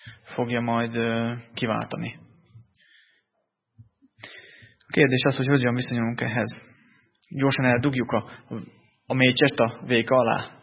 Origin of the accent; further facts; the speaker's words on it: Berehove, Zakarpattia Oblast, Ukraine; now in Hungary; én egy kisvárosban nőttem fel Beregszászba, olyan hatalmas épületeket nem láttam.